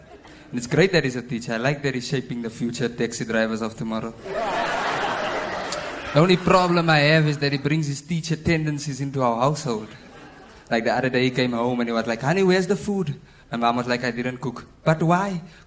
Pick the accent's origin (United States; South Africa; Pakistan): South Africa; Eldorado Park, Gauteng; They have about 10 extensions, and I was born in extension 6.